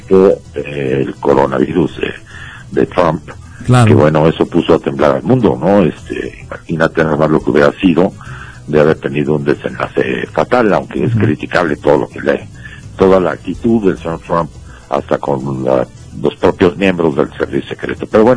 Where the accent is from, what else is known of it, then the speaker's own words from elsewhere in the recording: Mexico; hay una división ahí que nos hace mucho daño como mexicanos